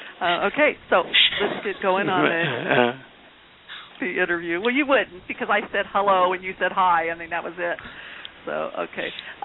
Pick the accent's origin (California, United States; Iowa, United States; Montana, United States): California, United States; from California, and of course you're talking to … from Kansas